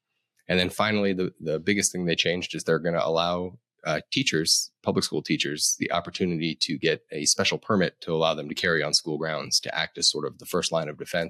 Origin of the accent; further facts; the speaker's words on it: Colorado, United States; my home state of Colorado is currently considering it.